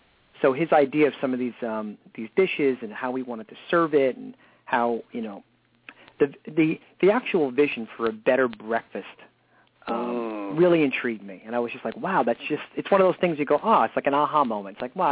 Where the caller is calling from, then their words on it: New York City, New York, United States; Well, I'm calling from a little island in the states of Manhattan, New York City.